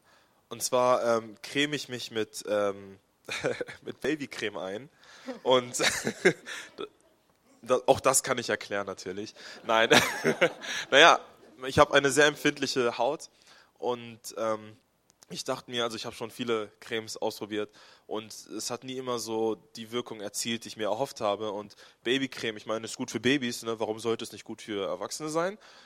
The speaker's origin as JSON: {"language": "German", "town": "Sigmaringen", "region": "Baden-Württemberg", "country": "Germany", "tie": "born there", "also_born_or_lived": "Celle", "lives_now": "Hesse, Germany", "said": "genau, ich bin 23 Jahre alt, ich wurde in Sigmaringen geboren, in Baden-Württemberg, bin dann mit meiner Familie irgendwann nach Celle und dann für Studium hier nach Hessen gezogen."}